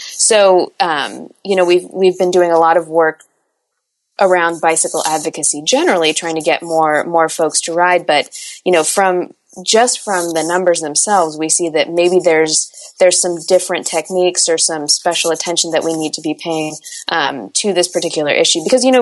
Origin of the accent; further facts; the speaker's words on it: Krakow, Lesser Poland, Poland; Yeah, we're from Krakow, so we go back to Krakow fairly frequently. We still have family there.